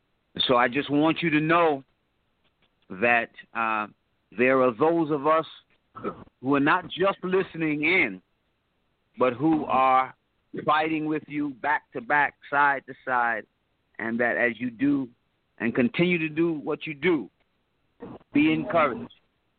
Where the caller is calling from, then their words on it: Atlanta, Georgia, United States; It's a ministry here in Atlanta, Georgia, so I'm calling from Atlanta.